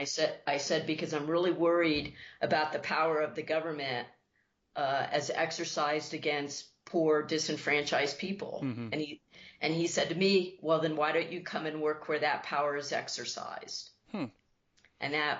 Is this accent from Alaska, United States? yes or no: yes; Alaska, United States; we're residents of Alaska, and that's still my home state, the last frontier.